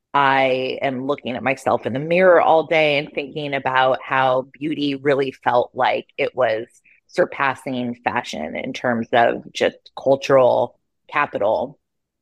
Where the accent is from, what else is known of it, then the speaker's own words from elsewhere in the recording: Santa Cruz, California, United States; I grew up in Santa Cruz, which is maybe like an hour and 15 minutes away from San Francisco. I did not like growing up there. It's kind of like an outdoorsy hippie town.